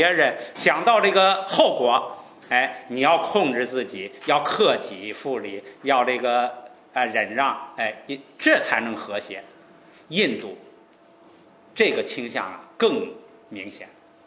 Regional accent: China; 就是说它实际上不是光拯救说我们中国人现在改革开放之后人都没有底线了

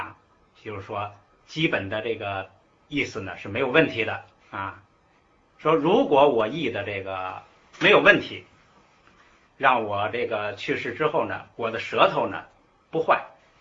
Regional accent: China; 这就是我们中国人，就是汉字真谛

